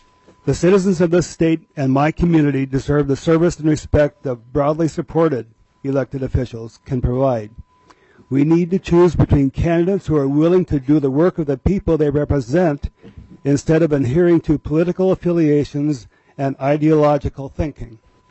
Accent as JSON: {"language": "English", "town": "Bemidji", "region": "Minnesota", "country": "United States", "said": "I am from Bemidji, Minnesota, where my wife and I have lived for almost 40 years."}